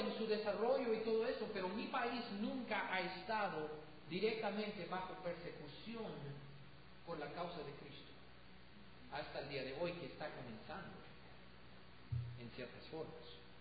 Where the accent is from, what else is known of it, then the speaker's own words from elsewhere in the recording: United States; Spanish is a second language; yo vengo de los Estados Unidos, y perdón, hermanos, pero yo voy a ser un poco duro en mis propios paisanos